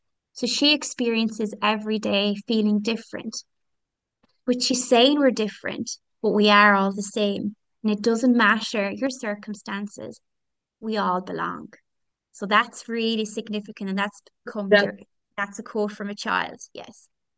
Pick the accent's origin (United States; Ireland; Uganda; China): Ireland; Tuam, Connacht; I'm from Tuam, which is a town just outside of Galway City